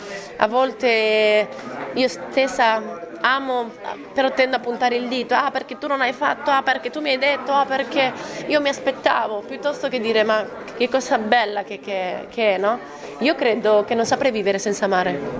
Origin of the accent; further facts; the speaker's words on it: Spain; io purtroppo per bene sono spagnola